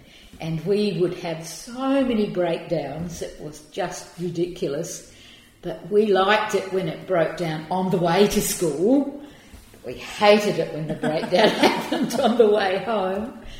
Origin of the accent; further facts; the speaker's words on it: Maitland, South Australia, Australia; from the age of about three we lived on a farm that was 15 kilometres south of Maitland, the district of Sandylands, which is a huge metropolis that in its heyday had a couple of houses and a telephone exchange.